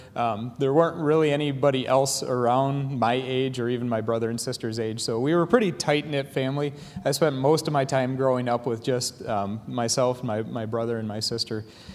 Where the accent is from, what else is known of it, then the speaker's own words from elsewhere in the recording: Taos, Michigan, United States; I was born and raised in Taos, Michigan, which is right up over here in the Michigan map.